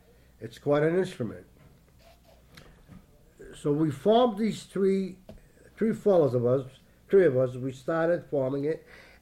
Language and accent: English; United States; born there; Although I wasn't born in Lebanon, I'm an American, I was born here, but I learned it.